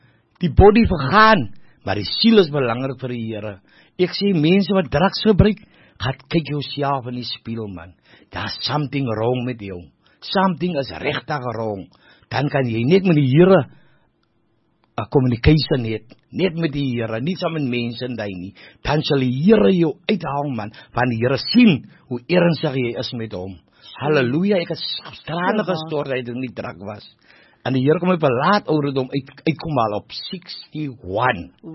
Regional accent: Elsies River, Western Cape, South Africa; ek is van Kanoot, Jelsie River

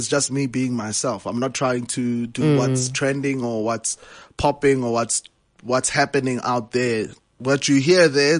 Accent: Kagiso, Gauteng, South Africa; and I'm from Kagiso, Krugersdorp. Born and raised

